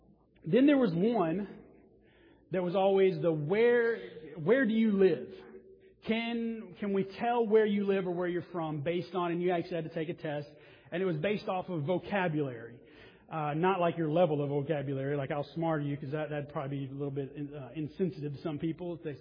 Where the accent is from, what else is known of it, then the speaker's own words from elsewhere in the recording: Mississippi, United States; but I am from the South, and for some reason people think we say pecan. Now, it depends. It's actually regional. I'm from Mississippi.